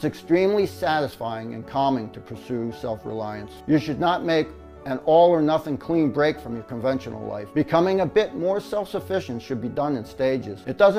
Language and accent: English; Philadelphia, Pennsylvania, United States; And I was a city folk, born and raised in Philadelphia.